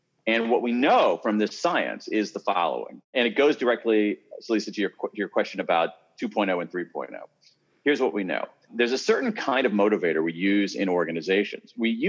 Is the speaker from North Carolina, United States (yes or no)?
no; Columbus, Ohio, United States; born or raised there